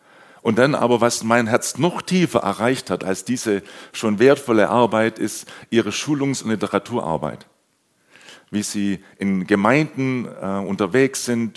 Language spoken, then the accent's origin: German; Sulz am Neckar, Baden-Württemberg, Germany; now in Ihringen, Germany; Geboren und aufgewachsen bin ich hier in Sulz am Neckar, nicht so weit weg von hier. Und seit 3,5 Jahren sind meine Frau und ich mit unseren 4 Kindern in Ihringen.